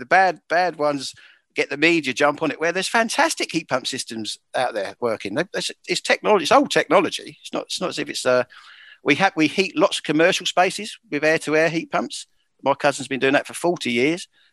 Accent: Norwich, East of England, United Kingdom; if we go back to where I grew up near Norwich

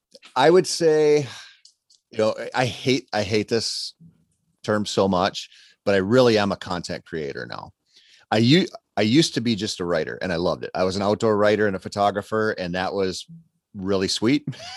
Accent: Minnesota, United States; You know, I grew up in Minnesota

